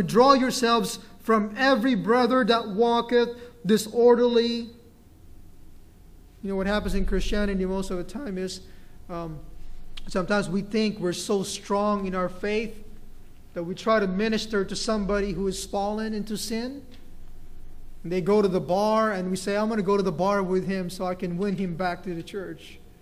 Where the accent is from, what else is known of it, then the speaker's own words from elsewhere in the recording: Philippines; And I'm only going to say it because I'm Filipino.